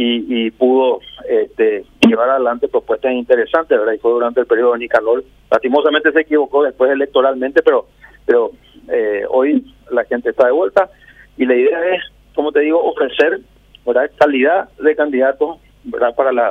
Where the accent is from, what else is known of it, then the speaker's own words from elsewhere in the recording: Paraguay; somos paraguayos de bien. Quiero a este país, quiero a su gente.